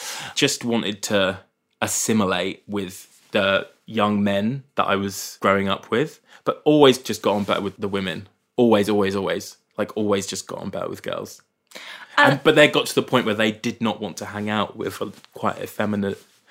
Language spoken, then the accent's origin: English; Brighton, South East England, United Kingdom; There's a lot of great things about growing up in Brighton, which is predominant, like has a big gay community.